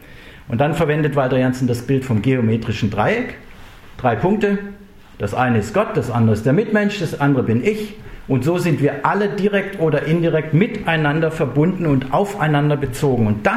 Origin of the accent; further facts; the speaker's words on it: Southern Germany, Germany; als Süddeutscher, der nicht in der DDR gelebt hat, ist es immer sehr schwierig einzuschätzen.